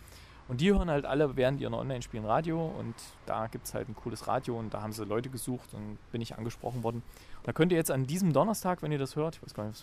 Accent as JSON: {"language": "German", "region": "Thuringia", "country": "Germany", "said": "Und ich komme ja aus Thüringen und ich denke mal, bei mir hört man es vielleicht so ein bisschen"}